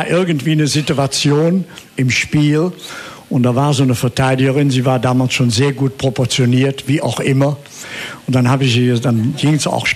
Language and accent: German; Bonn, North Rhine-Westphalia, Germany; In Beuel von Bonn, wo ich groß geworden bin.